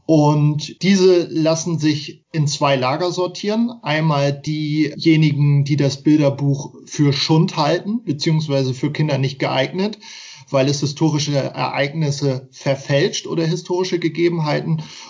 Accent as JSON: {"language": "German", "region": "West Germany", "country": "Germany", "said": "Ich bin Wessi, der gerne Ost-TV gesehen hat."}